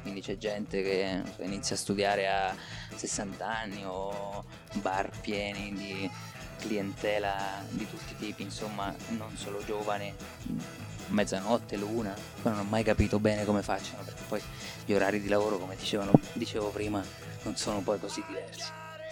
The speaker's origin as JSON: {"language": "Italian", "region": "Marche", "country": "Italy", "said": "nelle Marche è molto importante la lingua nostra affettiva, oltre all'italiano, è il nostro dialetto, no?"}